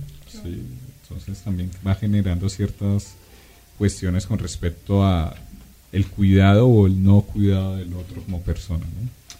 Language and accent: Spanish; Colombia; que es una tarea de todos como colombianos en este momento, que es la paz.